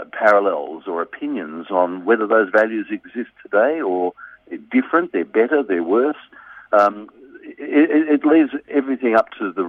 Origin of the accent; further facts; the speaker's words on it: Melbourne, Victoria, Australia; growing up in Melbourne in the 1960s, as I did. Yeah. I've just turned 60.